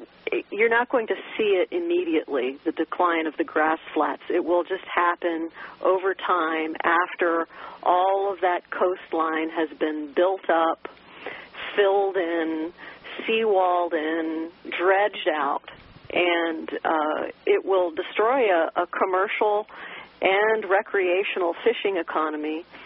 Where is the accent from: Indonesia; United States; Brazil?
United States; Siesta Key, Florida; I grew up on Siesta Key.